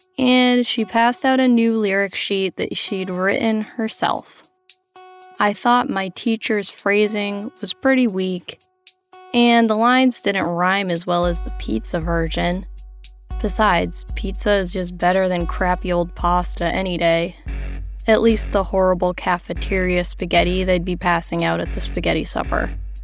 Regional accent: Kankakee, Illinois, United States; now in Alabama, United States; I currently reside in northwestern Alabama, and I was born outside of Chicago in a small town called Kankakee, Illinois.

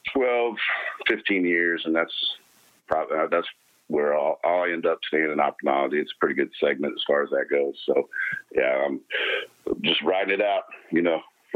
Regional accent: Salina, Kansas, United States; also born or lived in California; So I was born in Salina, and then I moved to California, and from like third grade to eighth grade.

